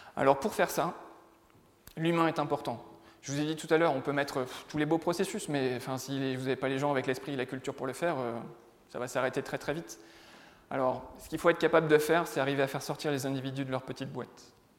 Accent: Hauts-de-France, France; Moi, je viens du Nord, hein, donc plutôt une terre de foot qu'une terre de rugby.

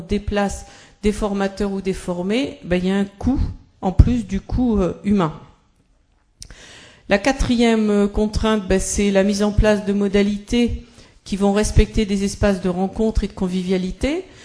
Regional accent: France; on n'est pas là pour aller faire du push parce qu'on est français

